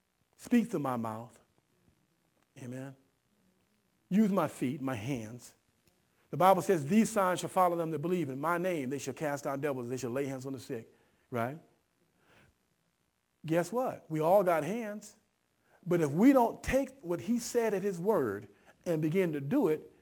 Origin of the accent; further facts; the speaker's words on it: Los Angeles, California, United States; And I just happen to be a Laker fan since I'm from Los Angeles, right?